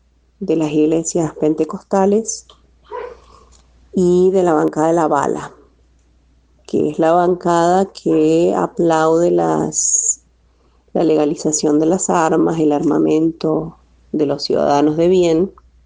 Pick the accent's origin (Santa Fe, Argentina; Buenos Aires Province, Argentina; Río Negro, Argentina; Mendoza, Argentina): Mendoza, Argentina; now in Brazil; nosotros somos asentados de la Reforma Agraria. Yo soy originaria de Mendoza y hace 10 años que vivo en el sur de Brasil, en un asentamiento. Así que vivimos en la zona rural, en la región metropolitana de Porto Alegre.